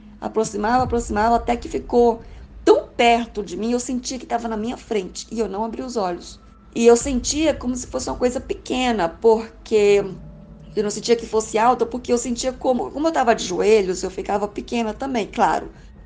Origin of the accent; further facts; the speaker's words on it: Goiânia, Goiás, Brazil; eu tenho 37 anos, sou de Goiânia, Goiás.